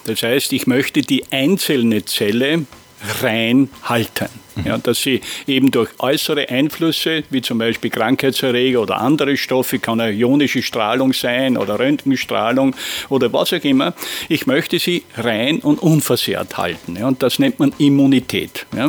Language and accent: German; Austria; so wie es bei uns in Österreich heißt